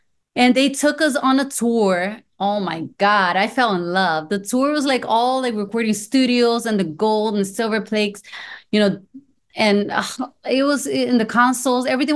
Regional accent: Orlando, Florida, United States; first language Spanish; English is a second language; I'm bored because I grew up in Orlando, and Orlando is very quiet and there's not many things to do.

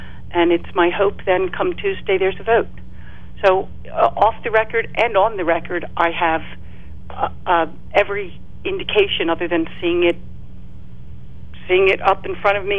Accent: Pennsylvania, United States; I hail from Bucks County

